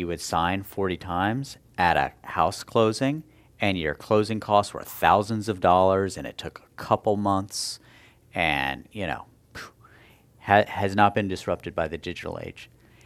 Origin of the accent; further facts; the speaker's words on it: West Virginia, United States; Look, I grew up in West Virginia, put myself through college in part by working on a beer truck and as a midnight janitor.